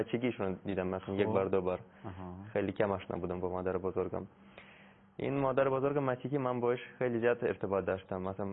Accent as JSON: {"language": "Persian", "region": "Moscow", "country": "Russia", "tie": "born or raised there", "said": "من تو مسکو بزرگ شدم بین مسیحیت و مادر بزرگ مسیحی بود، مادر مادرم."}